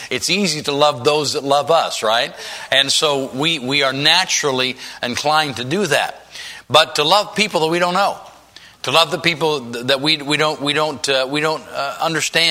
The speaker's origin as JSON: {"language": "English", "region": "California", "country": "United States", "lives_now": "Puyallup, United States", "said": "I'm from Southern California, man. This is like the dead of winter, you know, to me. this is like being in Alaska or something. But we actually have a home in Puyallup now"}